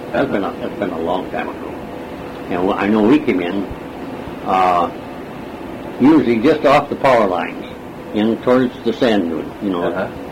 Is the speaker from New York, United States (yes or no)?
no; Dayton, Ohio, United States; Well, I was raised in Dayton, and I used to go out to what they call McCook Field.